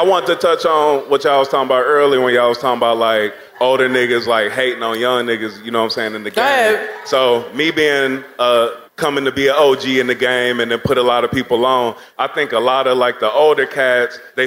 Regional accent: Milwaukee, Wisconsin, United States; Milwaukee.

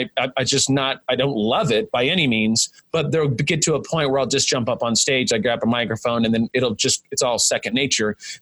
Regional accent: Ireland; And I'm like, I'm Irish. It doesn't mean I like drink before my keynotes

